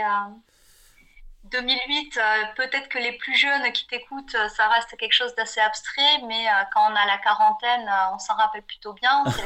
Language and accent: French; Pau, Nouvelle-Aquitaine, France; born there; Je suis née à Pau de père espagnol et de mère française.